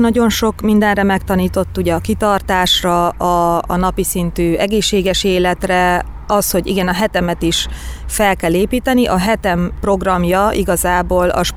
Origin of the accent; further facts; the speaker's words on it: Ibrány, Szabolcs-Szatmár-Bereg, Hungary; moved away as an adult; Ibrányból elkerültem én az egyetem után, tulajdonképpen az egyetem alatt is csak hétvégéken voltam otthon, illetve nyári szünetben.